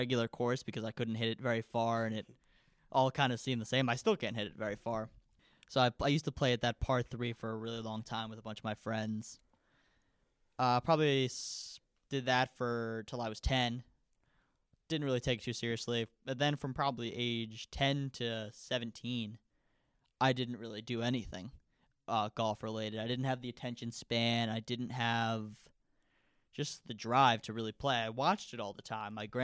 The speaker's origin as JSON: {"language": "English", "town": "Manhasset", "region": "New York", "country": "United States", "said": "I'm from Manhasset, New York. I've been playing golf since probably about the same age I started, probably about 5 years old."}